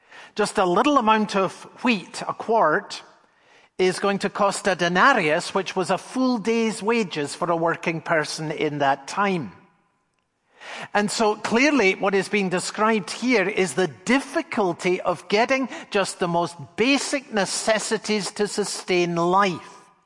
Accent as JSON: {"language": "English", "town": "Edinburgh", "region": "Scotland", "country": "United Kingdom", "tie": "born or raised there", "said": "I grew up in Edinburgh, Scotland."}